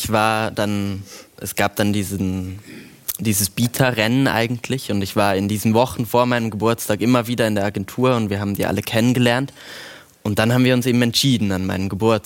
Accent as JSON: {"language": "German", "country": "Switzerland", "said": "Ich bin ja Schweizer"}